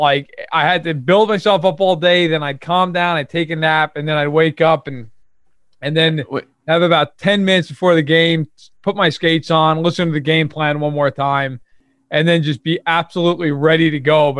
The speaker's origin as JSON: {"language": "English", "region": "New York", "country": "United States", "tie": "born or raised there", "said": "An hour and a half outside New York City."}